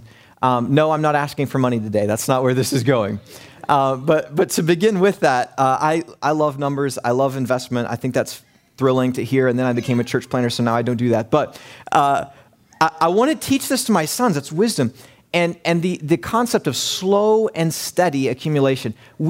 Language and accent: English; West Virginia, United States; I grew up in Lincoln County in West Virginia, the Sticks.